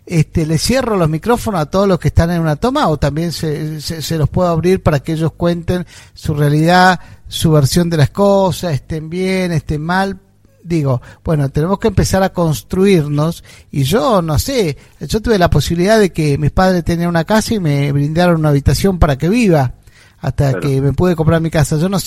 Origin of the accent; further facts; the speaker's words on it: Argentina; no puedo estar yo como ciudadano argentino pagando impuestos